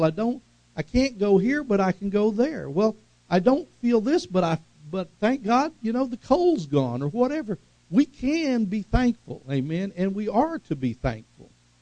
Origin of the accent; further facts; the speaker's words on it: Tulsa, Oklahoma, United States; And, you know, I grew up in Tulsa, so I can drive in traffic and I can do the interstates.